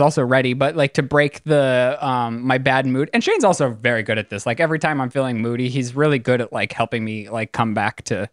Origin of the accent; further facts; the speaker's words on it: Colorado, United States; accent: Colorado; If I'm have my Colorado accent that people drag me for all of the time, it's like I can't move to Alabama and have my Colorado accent